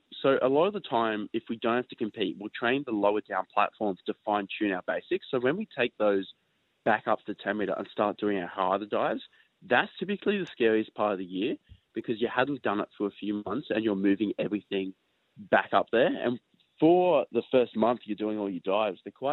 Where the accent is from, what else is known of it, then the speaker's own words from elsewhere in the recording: Newcastle, New South Wales, Australia; now in Sydney, Australia; I grew up in Newcastle and moved to Sydney to try and make the Olympics.